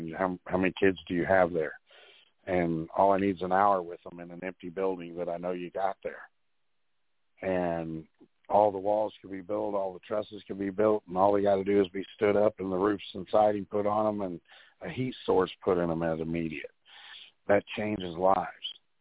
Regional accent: California, United States; born there; also born or lived in North Carolina; now in Illinois, United States; I was born in California. I call North Carolina home, and I'm in Illinois.

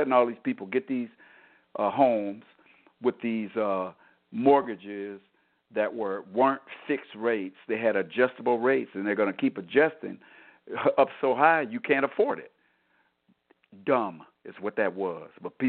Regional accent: Michigan, United States; because I'm from Michigan. So this, the capital of Michigan is Lansing, Michigan.

